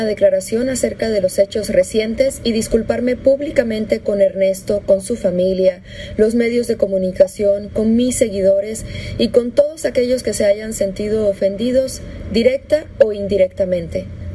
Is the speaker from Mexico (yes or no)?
yes; Mexico; Llevo más de 20 años en él. Aquí crecí, aquí estudié, aquí me crié. Y me siento mexicana.